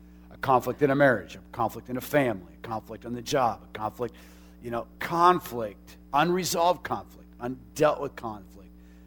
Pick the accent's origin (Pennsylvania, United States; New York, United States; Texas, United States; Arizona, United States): Arizona, United States; And no matter where you are, I grew up in Arizona. It's okay. It's hot in the summertime in Arizona, 110 degrees.